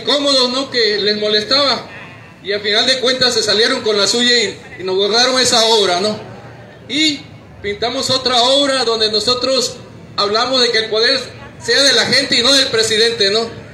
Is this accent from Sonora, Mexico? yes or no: no; Macuspana, Tabasco, Mexico; Venimos de Macuspana, Tabasco.